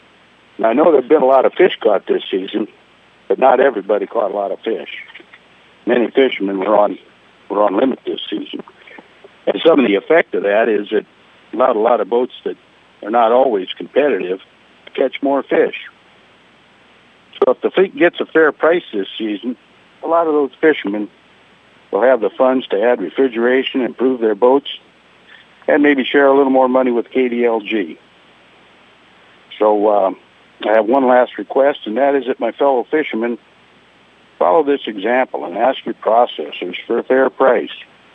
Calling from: Coffee Point, Alaska, United States; I'm calling from Coffee Point. Yeah, I've fished here in Bristol Bay for 38 years

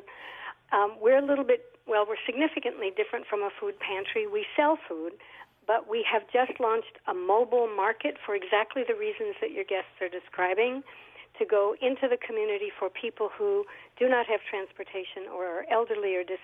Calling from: New Britain, Connecticut, United States; Hi, I'm calling from New Britain

